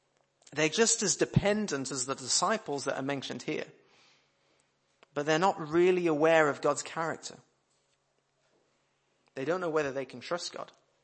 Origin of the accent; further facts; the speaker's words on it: United Kingdom; Now, of course, we're British, so we're going to go for the slow simmer approach, aren't we, in our culture.